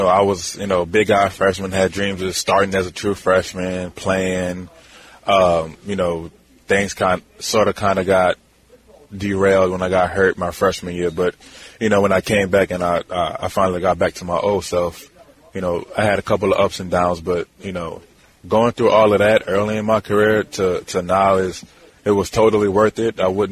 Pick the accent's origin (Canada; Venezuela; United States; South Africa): United States; Louisiana; You know, growing up in Louisiana, like, it's just playing, having a chance to play in the Superdome is special because anybody that has ever played football in Louisiana can relate to the statement.